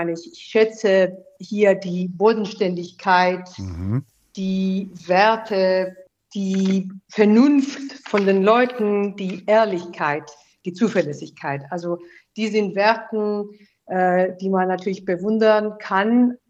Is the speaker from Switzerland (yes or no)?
no; Limassol, Limassol District, Cyprus; now in Berlin, Germany; Das ist die längste Zeit, in der ich im Ausland war, außer natürlich Limassol, meine Heimatstadt.